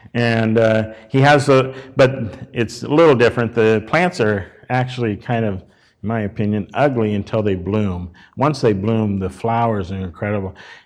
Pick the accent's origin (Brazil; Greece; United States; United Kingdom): Brazil; because we're from Brazil